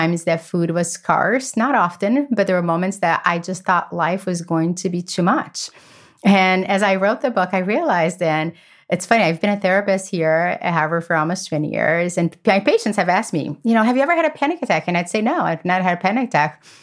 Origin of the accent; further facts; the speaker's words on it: Brazil; I grew up in Brazil. In a family that chaos is the only thing that we knew.